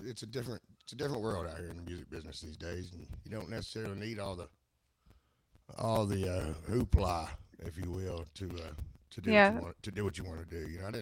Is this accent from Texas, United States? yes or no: yes; Athens, Texas, United States; I moved to Dallas, Texas. I'm from Athens, Texas, so I moved out to Dallas, Texas